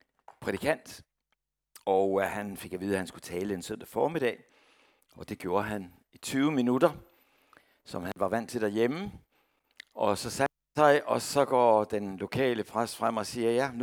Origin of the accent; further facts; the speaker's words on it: Copenhagen, Capital Region of Denmark, Denmark; det gav mig flashbacks fra min ungdom i København 1970